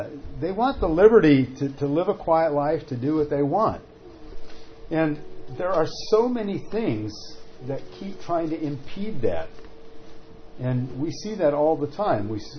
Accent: Rome, Lazio, Italy; moved away as an adult; I came from Rome, Italy, all the way to Illinois, to Wheaton, Illinois, to go to Wheaton College.

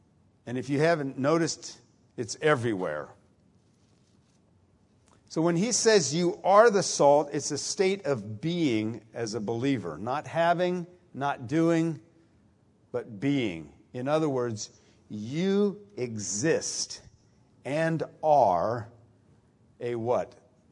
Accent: Italy; Now, this one is for me because I grew up in Italy and I love prosciutto.

